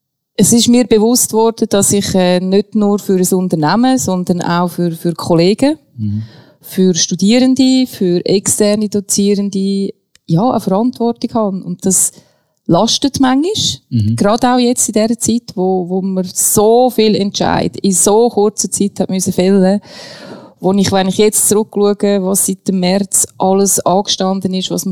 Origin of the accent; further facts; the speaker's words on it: Switzerland; am Fuss der Rigi, ist mein absoluter Lieblingsberg, kennen von verschiedenen Seiten und ein Stück von meiner Heimat dürfen teilen